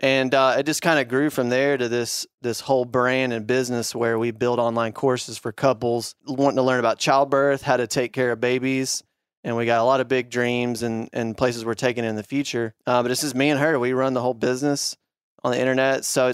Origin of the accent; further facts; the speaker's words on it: Arkansas, United States; Lifelong hunter, born and bred in Arkansas. I'm actually like a multi generational Arkansan.